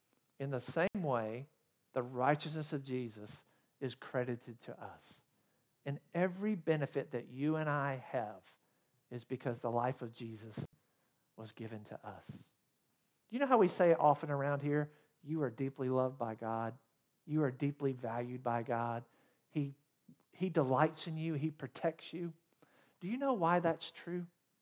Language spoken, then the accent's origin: English; Athens, Georgia, United States; I grew up in Athens, Georgia, as I mentioned earlier. And my family was a member of the Athens Country Club.